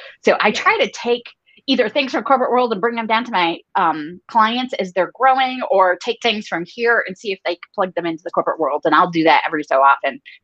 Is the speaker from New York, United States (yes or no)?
yes; New York, United States; so I'm from New York, and sarcasm is like 90% of our language